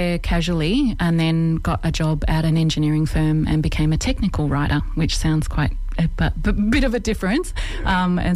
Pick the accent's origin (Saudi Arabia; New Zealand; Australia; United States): Australia; Melbourne, Victoria; born there; I was born in Melbourne at the Jesse McPherson Hospital, which now, it doesn't actually exist anymore. But that's where I was born.